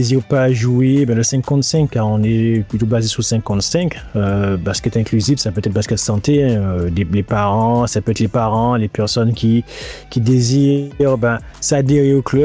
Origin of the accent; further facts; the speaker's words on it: France; parce que en tant que Français, on est sur les podiums